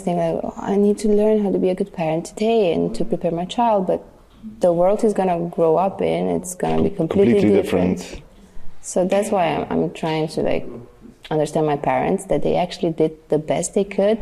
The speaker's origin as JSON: {"language": "English", "region": "Bucharest", "country": "Romania", "second_language": "English", "said": "I'm from Bucharest."}